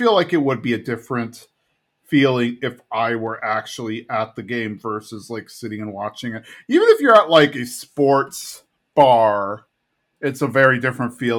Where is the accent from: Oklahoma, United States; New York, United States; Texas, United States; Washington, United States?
Texas, United States; San Antonio; Maybe it's because I grew up in San Antonio, where we only had one professional sports team, the Spurs.